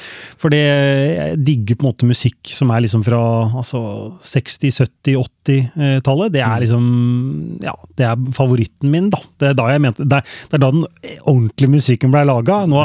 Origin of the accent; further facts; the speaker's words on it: Skien, Telemark, Norway; Jeg har vokst opp på Kleiva, så jeg ekte Kleiva-gutt. Born and raised i Skien. Moren min fra Bø, og faren min fra Larvik. Og bodde her, og der vokste jeg da opp med min tvillingssøster.